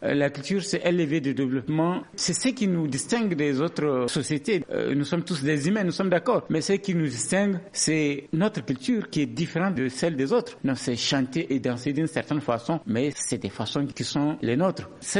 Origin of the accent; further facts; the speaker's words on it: Niger; Sinon, un beau jour, on va se réveiller en tant qu'Américain ou Français ou tout ce que vous voulez, mais sauf Nigérien, parce qu'on aurait perdu notre culture.